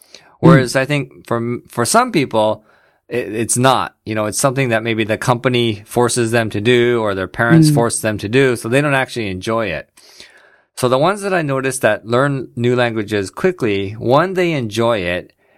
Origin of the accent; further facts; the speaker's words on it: Canada; back in my home country of Canada